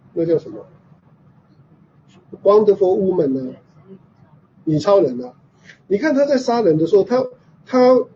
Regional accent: Taiwan; 我说我台湾人嘛要讲

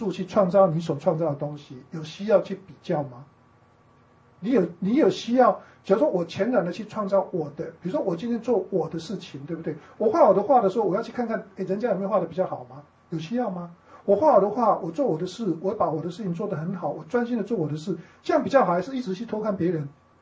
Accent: Taiwan; accent: Taiwanese Mandarin; 你捏我打我杀我都一样是讲台湾国语啊

